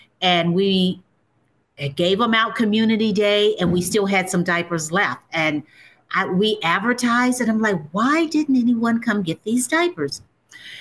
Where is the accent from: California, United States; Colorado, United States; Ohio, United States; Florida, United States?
Ohio, United States; Lima; Okay, so I grew up in a little small town called Lima, Ohio